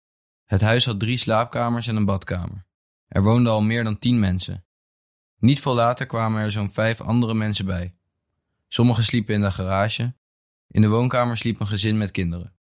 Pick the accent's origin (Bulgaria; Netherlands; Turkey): Bulgaria; Dutch is a second language; Ik ben opgegroeid in Bulgarije, waar ik een hele normale, rustige jeugd had.